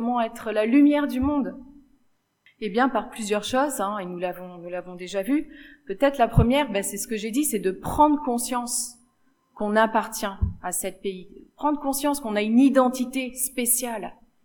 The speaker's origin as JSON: {"language": "French", "country": "Switzerland", "also_born_or_lived": "Belgium", "said": "je me moque pas des Suisses, je suis Suisse aussi."}